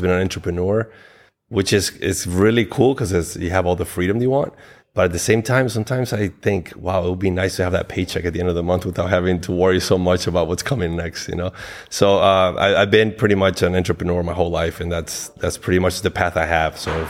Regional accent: Costa Rica; also born or lived in Uruguay / Guatemala / Florida; now in Spain; I was born in a small South American country called Uruguay. Mm-hmm. I grew up in Costa Rica. I lived in Guatemala as well. I studied in Florida. And then I ended up moving to Spain 20 plus years ago

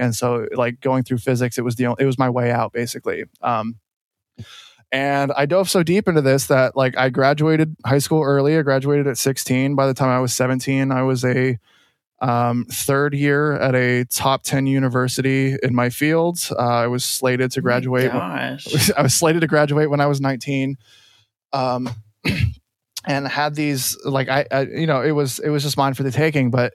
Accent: California, United States; I grew up in Orange County. So it's like, you know, it's like, obviously everything has been built on.

